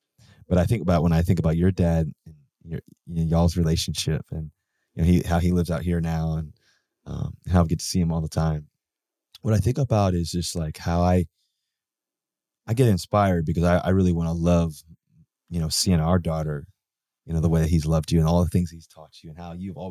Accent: Virginia, United States; growing up in Virginia and not knowing you in high school

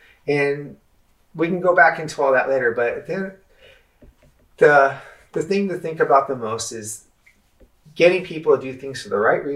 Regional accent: San Francisco, California, United States; I took my hometown, San Francisco, pulled together the leaders of the bike community

